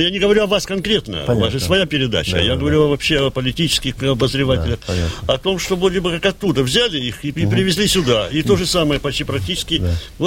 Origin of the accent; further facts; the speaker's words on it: Saint Petersburg, Russia; now in Tel Aviv, Israel; 4 года назад из Санкт-Петербурга.